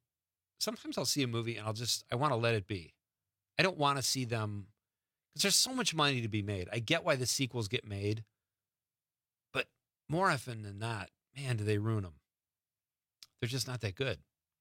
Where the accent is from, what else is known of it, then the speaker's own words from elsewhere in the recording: Chicago, Illinois, United States; when I was growing up in Chicago as a kid, I lived in the city off the Kennedy Expressway, and everybody in my neighborhood hated disco.